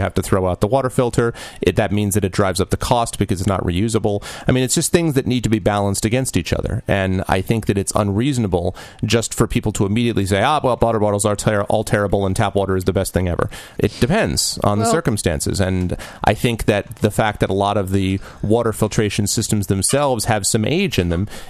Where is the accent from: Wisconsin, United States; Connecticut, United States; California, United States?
Connecticut, United States; I know that the tap water in the home I grew up in Connecticut doesn't taste as good as bottled water.